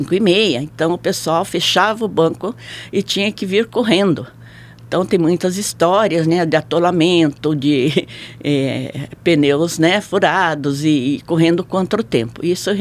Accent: Ourinhos, São Paulo, Brazil; Sou de Ourinhos, interior de São Paulo.

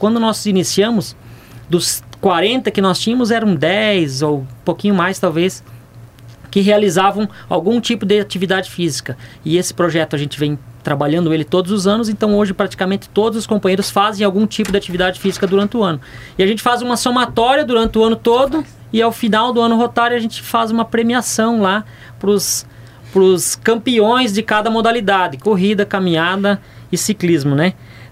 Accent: Marechal Cândido Rondon, Paraná, Brazil; para as pessoas entenderem que nós somos de Marechal, então nós servimos aqui também.

